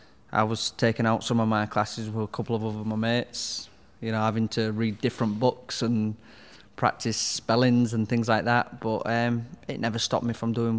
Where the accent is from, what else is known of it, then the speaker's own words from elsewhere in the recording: Hull, Yorkshire and the Humber, United Kingdom; I grew up in Hull in West Hull. And just, your average family. I think there was four of us living in a three-bedroomed house.